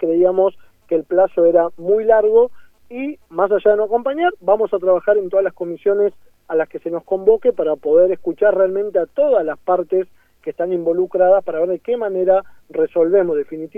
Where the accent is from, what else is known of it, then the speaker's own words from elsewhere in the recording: Tierra del Fuego, Argentina; los que quedan de rehén en realidad somos todos los fueguinos, ¿no?